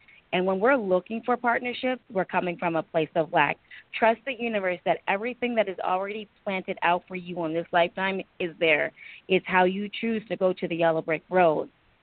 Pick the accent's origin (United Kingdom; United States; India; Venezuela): India; English is a second language; I say it in my language. I'm from India.